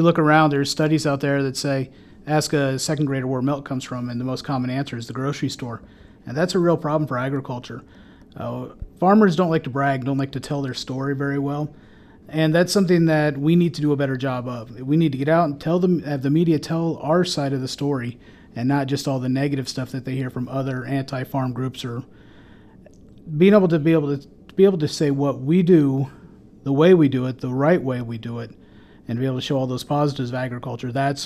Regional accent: Anita, Iowa, United States; when I was a kid, I grew up in Anita, and there was a lot of people in my class who were farmers.

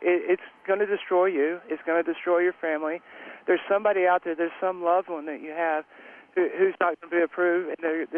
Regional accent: Dallas, Texas, United States; I grew up in Dallas, Texas.

